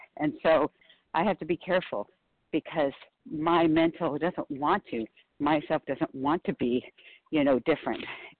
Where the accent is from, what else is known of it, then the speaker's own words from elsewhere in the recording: California, United States; from California